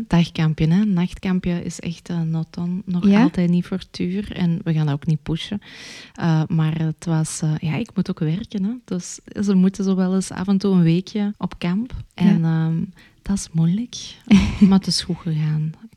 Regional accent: Geel, Antwerp, Belgium; Nu, ik ben van Geel. We zijn redelijk bekend en befaamd voor onze gezinsverpleging en ook onze grote psychiatrie hier. We hebben ook heel veel bijzondere doelgroepen hier op dit grondgebied in Geel.

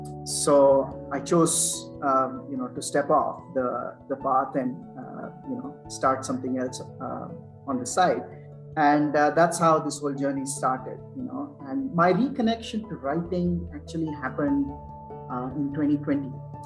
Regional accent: Bangalore, Karnataka, India; You know, growing up in Bangalore, I grew up in Bangalore.

